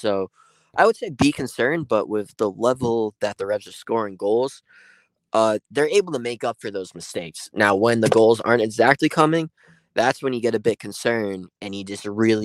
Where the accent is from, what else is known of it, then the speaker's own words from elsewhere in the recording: United States; because, you know, I'm from America, I would do like the salute